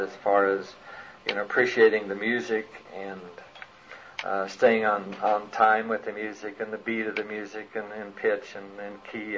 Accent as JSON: {"language": "English", "town": "Kearney", "region": "Nebraska", "country": "United States", "tie": "born or raised there", "said": "I was born in November of 42 in Kearney, Nebraska, just about in the middle of the state. We lived in a small little town along the Union Pacific Railroad."}